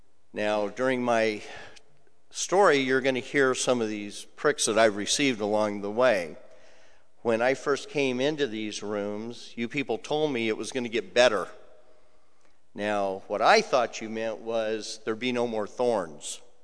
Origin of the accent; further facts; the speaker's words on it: California, United States; I was raised in Southern California. I had a great childhood.